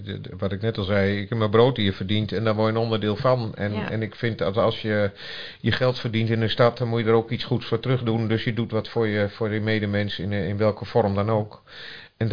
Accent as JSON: {"language": "Dutch", "town": "Voorburg", "region": "South Holland", "country": "Netherlands", "tie": "born there", "also_born_or_lived": "Belgium", "lives_now": "Almelo, Netherlands", "said": "Ik ben geen oorspronkelijk Almelo. Ik ben geboren in Voorburg. Maar een paar jaar in België gewoond. Ik heb met veel plezier hier in Almelo met de mensen met wie ik heb mogen en kunnen werken gewoond."}